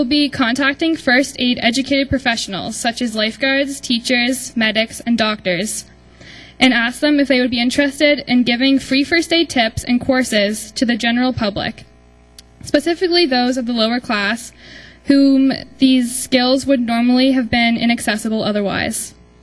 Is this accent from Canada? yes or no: yes; Canada; I'm from Canada.